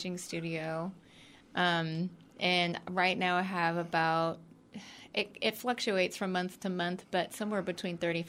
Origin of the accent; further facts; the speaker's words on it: Kansas City, Missouri, United States; No, I'm from Kansas City originally. I grew up out that way, and I moved out here recently